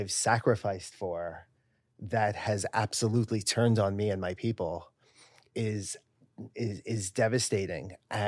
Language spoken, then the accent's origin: English; New York City, New York, United States; And for me, I grew up in the West Village. It was never weird to me.